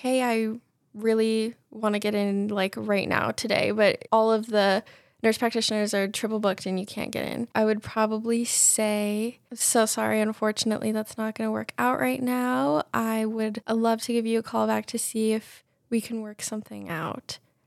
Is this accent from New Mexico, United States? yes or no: yes; Albuquerque, New Mexico, United States; I am. Born and raised in Albuquerque. I have roots in Florida, New Orleans, and a bunch of other places, but I was born and raised here.